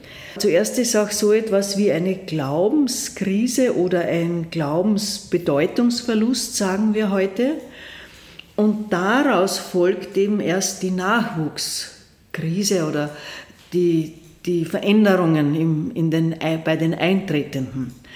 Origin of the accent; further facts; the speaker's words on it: Laa an der Thaya, Lower Austria, Austria; Ich komme aus La an der Theia